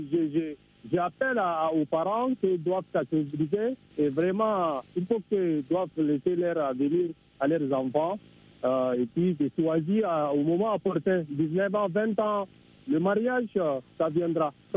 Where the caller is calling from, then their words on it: Chad; Je suis tchadien. … au Tchad.